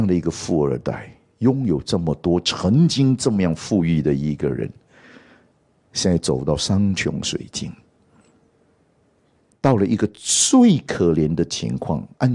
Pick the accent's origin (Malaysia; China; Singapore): Malaysia; 我是马来西亚华侨，我马来西亚出生。那我们小的时候住的地方呢，其实是一个非常乡下的地方